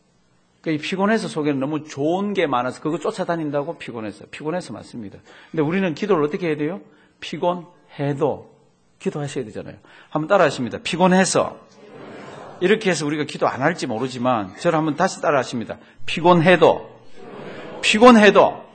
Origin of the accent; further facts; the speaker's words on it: South Korea; now in United States; 우리는 다 한국에서 온 사람이잖아요.